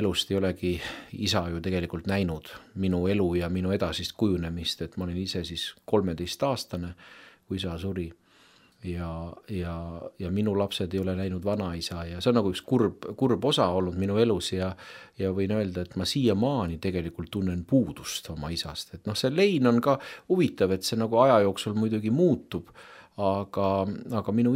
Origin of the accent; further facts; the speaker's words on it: Vatla, Lääne County, Estonia; kus ma olen pärit, olen ju Läänema mees ja täiesti maapoiss. Kasvasin üles Vatla mõisas, mul oli väga ilus lapsepõlve mängumaa.